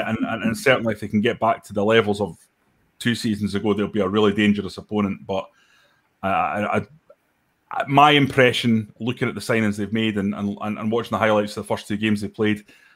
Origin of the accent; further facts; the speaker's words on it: Perth, Scotland, United Kingdom; I'm from Perth and I really like St Johnstone.